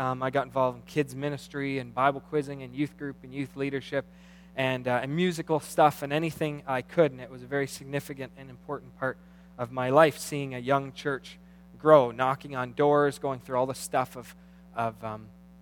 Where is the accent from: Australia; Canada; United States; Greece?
Canada; Scarborough, Ontario; born there; I was born December 21st, 1974. That makes me 37 right now. I was born a preemie in Scarborough